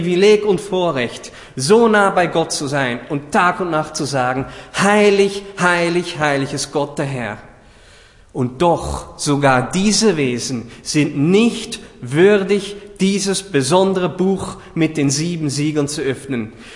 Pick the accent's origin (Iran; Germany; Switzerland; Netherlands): Netherlands